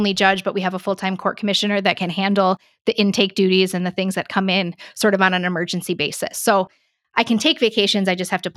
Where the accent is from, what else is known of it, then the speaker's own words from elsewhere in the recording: Washington, United States; I already did live in Pierce County, and I grew up in Pierce County.